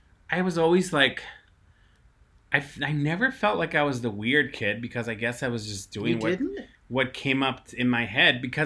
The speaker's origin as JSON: {"language": "English", "country": "Mexico", "tie": "born or raised there", "said": "when I grew up in Mexico, we were limited to even what our parents could, like, for example, purchase for us, right?"}